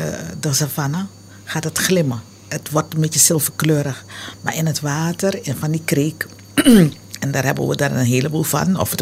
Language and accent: Dutch; Suriname; Ik ben natuurlijk opgegroeid in Suriname.